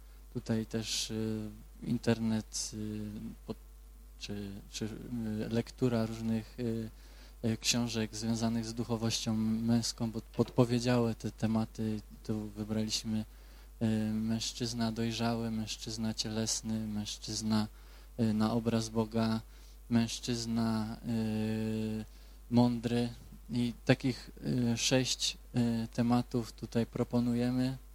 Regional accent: Greater Poland Voivodeship, Poland; Może my nie jesteśmy z Poznania, ale koło z z okolic Poznania.

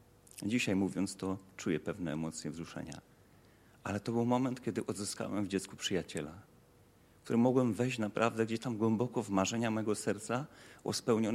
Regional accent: Silesian Voivodeship, Poland; Jak jeszcze dodam, że jestem Ślązakiem

